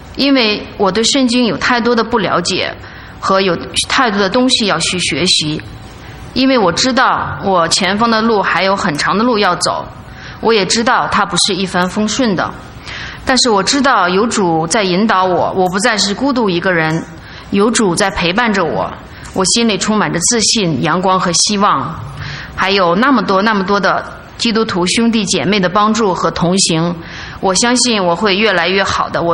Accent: Hangzhou, Zhejiang, China; 我来自杭州，我的老家是内蒙古。

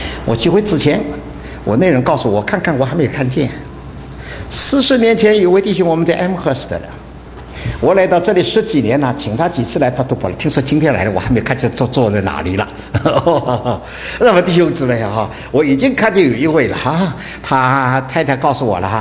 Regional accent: China; 我们中国人过中国人生活，影响我们的儿女，影响我们的后代了

